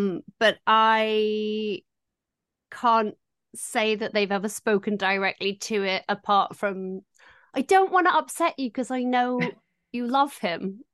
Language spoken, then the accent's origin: English; Doncaster, Yorkshire and the Humber, United Kingdom; And I am also from Doncaster.